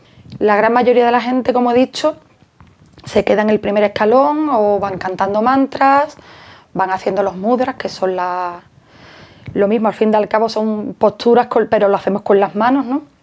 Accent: Jerez de la Frontera, Andalusia, Spain; soy de Jerez.

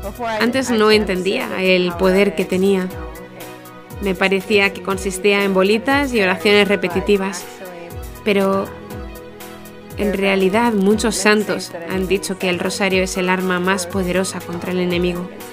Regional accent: Blaine, Minnesota, United States; Spanish is a second language; now in Derry, United Kingdom; soy de Blaine, Minnesota. Ahora estoy viviendo en Derry, en el norte de Irlanda.

